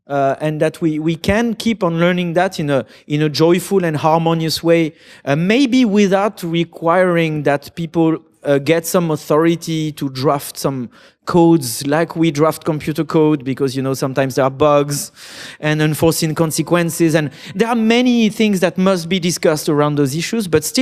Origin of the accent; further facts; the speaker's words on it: France; English is a second language; I love food, you know, and I come from France